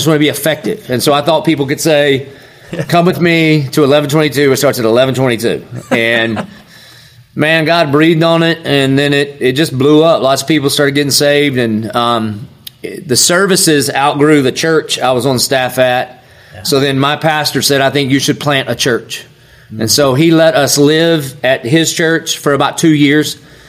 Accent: the South, United States; So I grew up in the South, and so we all thought we were Christians because our grandma almost went to church.

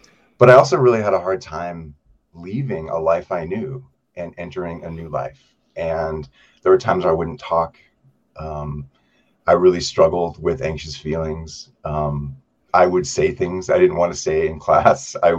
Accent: New York City, New York, United States; as the son of an artist growing up in New York City, there was a time where we left the city and moved up to upstate New York and lived on a horse farm.

